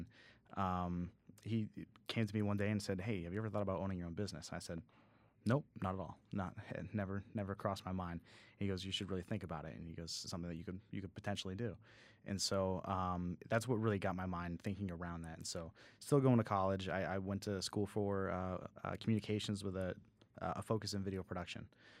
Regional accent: New Hampshire, United States; moved away as an adult; now in Greenville, United States; I am originally from New Hampshire, and I moved down here to Greenville for a manufacturing job.

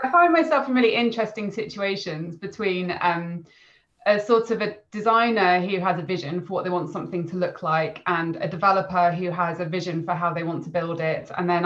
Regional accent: Wales, United Kingdom; I grew up in North Wales, and went to a very small primary school.

